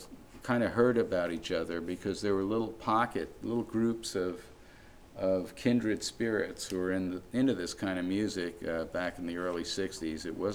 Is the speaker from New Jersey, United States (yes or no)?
yes; New Jersey, United States; born there; And I was living, I'm from New Jersey, is where I was born.